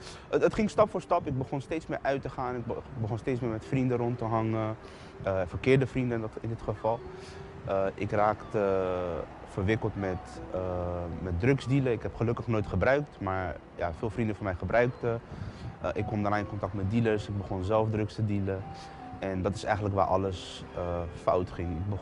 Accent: The Hague, South Holland, Netherlands; Ik kom uit Den Haag. Ik heb een goede jeugd gehad.

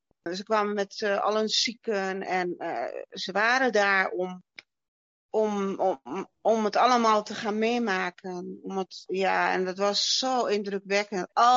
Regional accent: Overijssel, Netherlands; Ik kom uit Twente. Ik ben bijna 53 jaar. En ik ben getrouwd

